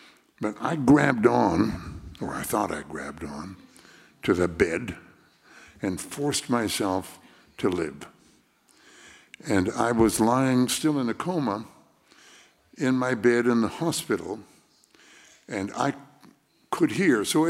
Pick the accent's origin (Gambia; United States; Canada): Canada; and I'm a Canadian, so I was going to go across the border